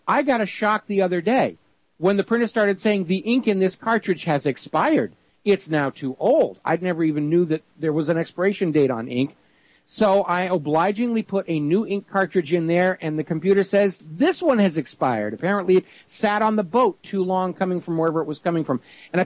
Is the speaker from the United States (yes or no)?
yes; New Hampshire, United States; when I was a small kid, growing up in New Hampshire farm country